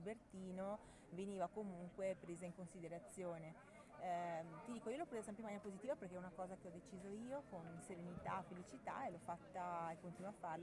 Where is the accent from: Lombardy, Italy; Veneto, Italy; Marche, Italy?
Veneto, Italy; Venice; io sono di un'isola di Venezia, no? Sono veneziana